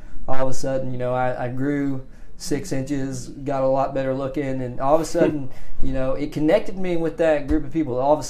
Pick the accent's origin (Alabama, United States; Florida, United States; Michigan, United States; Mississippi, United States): Alabama, United States; Birmingham; I grew up in Birmingham. I'm a native of Alabama. To a good family. I remember being loved.